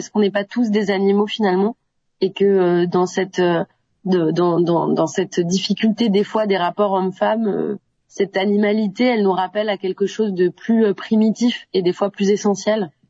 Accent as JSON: {"language": "French", "town": "Montpellier", "region": "Occitanie", "country": "France", "tie": "born there", "said": "Bah moi, je suis née à Montpellier, je suis très attachée à ma région."}